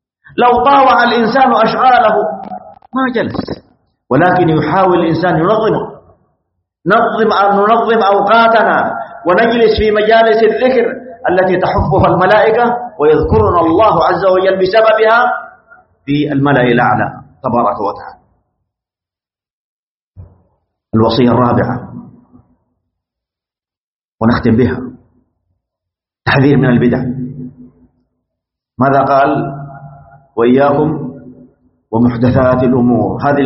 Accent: Saudi Arabia; بلادنا المملكة العربية السعودية

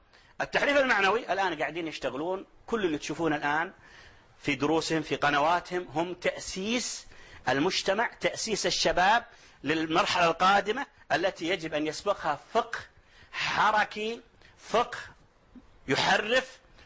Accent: Saudi Arabia; عندنا في السعودية

